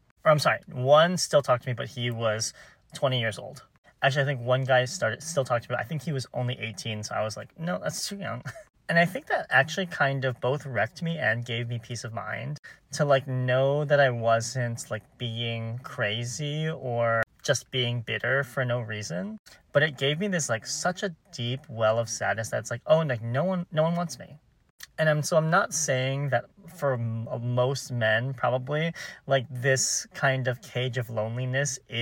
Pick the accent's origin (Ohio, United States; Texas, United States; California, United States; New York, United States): Ohio, United States; I was involuntarily celibate for a year when I was growing up in Ohio.